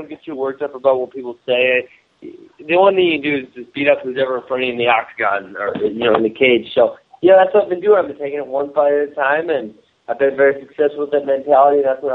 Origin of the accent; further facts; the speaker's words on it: Milwaukee, Wisconsin, United States; Well, I grew up here in Milwaukee, so, you know, it was kind of like coming home for me.